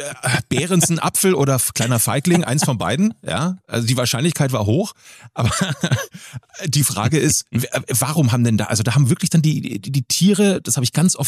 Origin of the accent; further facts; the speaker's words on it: Munich, Bavaria, Germany; So, wie gesagt, ich komme aus München.